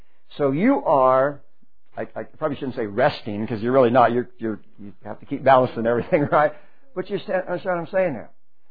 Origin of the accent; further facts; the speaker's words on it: San Antonio, Texas, United States; We used to ride horses a lot back when I was growing up in San Antonio